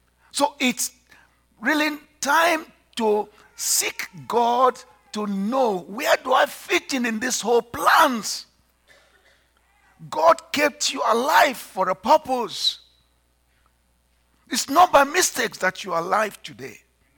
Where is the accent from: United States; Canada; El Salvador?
Canada; But and I'm Canadian.